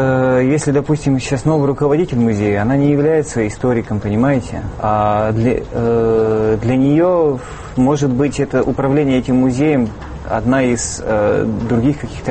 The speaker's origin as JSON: {"language": "Russian", "town": "Perm", "region": "Perm Krai", "country": "Russia", "tie": "born or raised there", "said": "отчасти потому, что я вырос в Перми"}